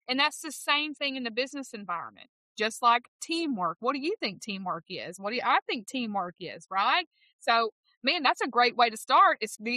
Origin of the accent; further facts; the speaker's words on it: Texas, United States; Well, look, I am Texas born and raised. You can probably tell you thought I was from New York with this accent, but you were wrong.